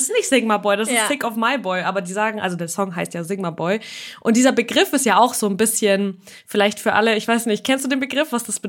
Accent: Russia; Weil wir kommen ja aus Russland und da ist dieses Image vielleicht auch nicht zu unbeliebt

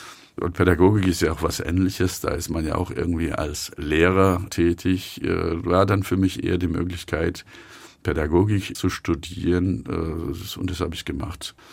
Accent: Kayseri, Kayseri Province, Turkey; also ich komme auch aus Kayseri. Kayseri ist ja so ein Schwabenstaat der Türkei.

